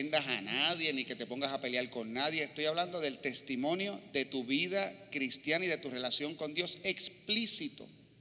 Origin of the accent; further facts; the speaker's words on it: Puerto Rico; La mayoría somos puertorriqueños.